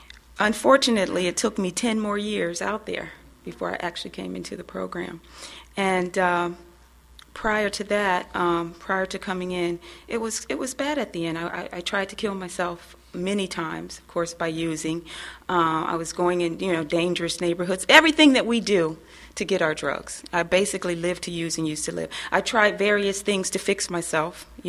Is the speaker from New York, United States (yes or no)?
no; Ohio, United States; I'm originally from Ohio.